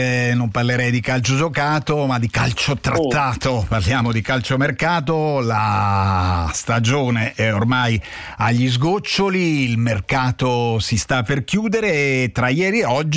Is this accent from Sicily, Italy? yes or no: no; Genoa, Liguria, Italy; Io sono genovese, sono sandoriano